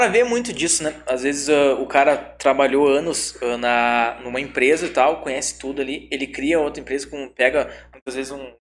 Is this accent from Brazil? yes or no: yes; Brazil; Até porque eu sou brasileiro, né? Brasileiro não gosta de polenta.